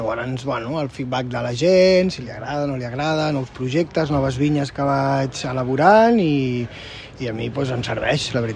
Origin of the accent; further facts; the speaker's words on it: Martorell, Catalonia, Spain; Jo sóc fill de Martorell, sóc d'aquí.